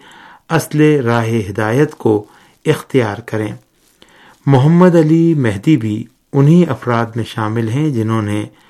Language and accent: Urdu; India; والدہ نے 3 مہینے کی عمر میں دادا دادی کے پاس رہنے کے لیے مجھے ہندوستان بھیج دیا۔